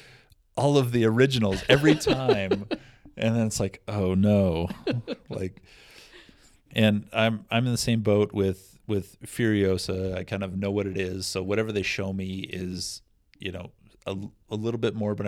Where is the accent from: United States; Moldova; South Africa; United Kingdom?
United States; Midwest; growing up in the Midwest, it was Michael Keaton.